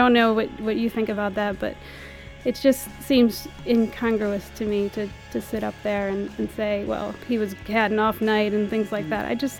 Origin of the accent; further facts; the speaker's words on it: Pennsylvania, United States; When I came here, I'm from Pennsylvania, I'm from a rural town, and we didn't really have much of a music scene.